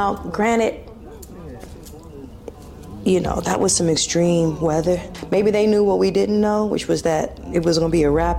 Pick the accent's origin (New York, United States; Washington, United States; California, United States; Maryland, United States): California, United States; Altadena; We grew up here in Altadena, right in Dena.